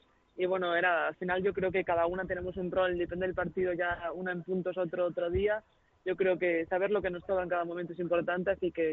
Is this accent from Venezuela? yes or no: no; Galicia, Spain; Hombre, yo como te voy a decir, siendo gallega, hombre, y tanto, esta magia gallega, ¿no?